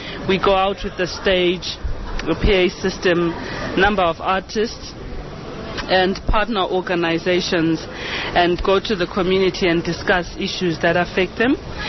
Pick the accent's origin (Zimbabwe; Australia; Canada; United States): Zimbabwe; I am from Zimbabwe.